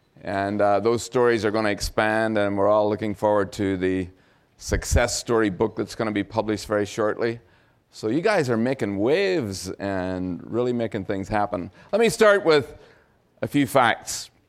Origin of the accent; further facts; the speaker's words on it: Belfast, Northern Ireland, United Kingdom; now in Calgary, Canada; I'm not from Calgary originally. I got out of the war zone in Northern Ireland in 1974, a little nice quiet place called Belfast, and my fortune was to come straight to Calgary, and I've been here ever since.